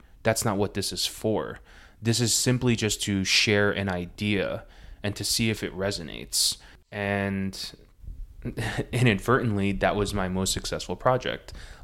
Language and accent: English; New Jersey, United States; I was born and raised in Jersey. All my best friends live there. My family lives there.